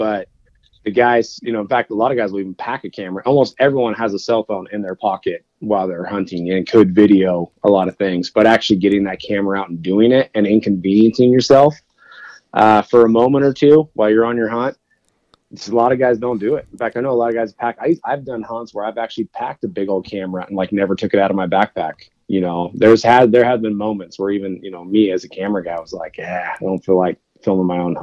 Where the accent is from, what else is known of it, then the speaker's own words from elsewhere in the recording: Oregon, United States; Actually, surprisingly, I grew up in Oregon, so I was bow hunting Roosevelt elk.